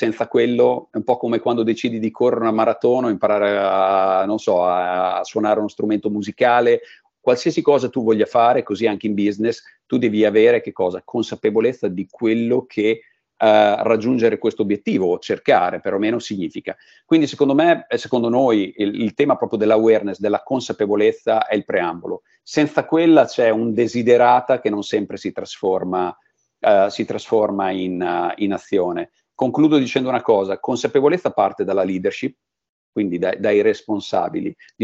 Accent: Ravenna, Emilia-Romagna, Italy; Anch'io nato e cresciuto in Romagna, quindi sono nato e cresciuto a Ravenna per poi spostarmi, no? Per studi e carriera

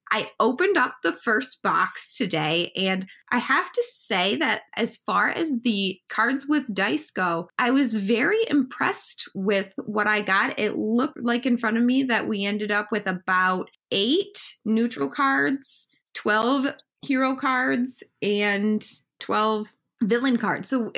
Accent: Grand Blanc, Michigan, United States; I'm from Grand Blanc, Michigan. It's kind of sort of in the Flint area, so mid-Michigan.

